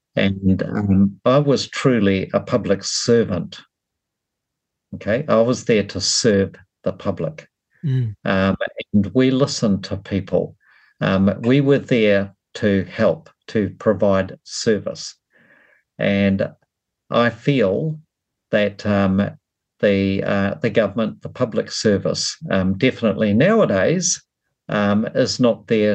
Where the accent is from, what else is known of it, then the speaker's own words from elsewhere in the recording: New Zealand; it's not the same as the stuff that we were raised on in New Zealand.